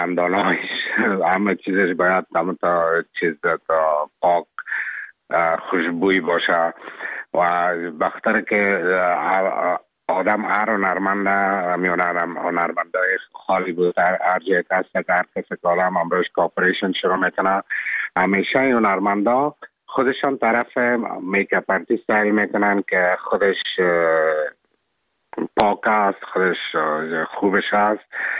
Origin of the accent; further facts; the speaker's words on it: Afghanistan; moved away; من افغان هستم، از افغانستان هستم